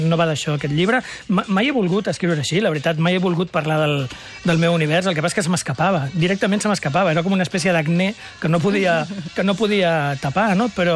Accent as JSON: {"language": "Catalan", "town": "Sant Boi de Llobregat", "region": "Catalonia", "country": "Spain", "tie": "born or raised there", "said": "Vaig recordar totes les olors de la meva infància, l'olor com escaiola mullada que feien els carrers del meu poble quan jo era petit"}